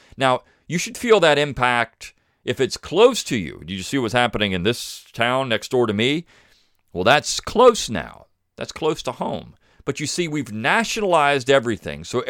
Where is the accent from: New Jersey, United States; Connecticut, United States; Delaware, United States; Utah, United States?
Delaware, United States; I grew up in Sussex County.